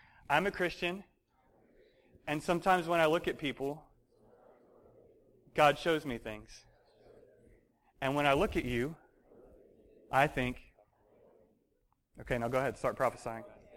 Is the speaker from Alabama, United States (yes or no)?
yes; Alabama, United States; I said, no, I'm here from Alabama, and we're just out praying for people.